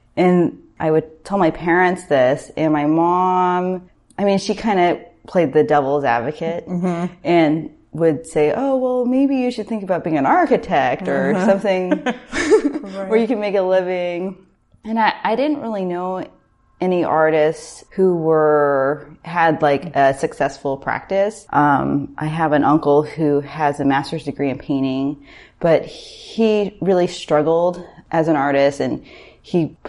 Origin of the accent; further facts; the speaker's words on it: Orange County, California, United States; And I think growing up in Orange County, it's not the most creative community.